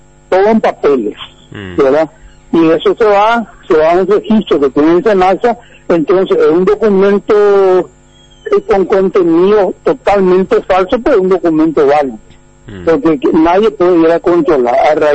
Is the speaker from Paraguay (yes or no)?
yes; Paraguay; somos todos paraguayos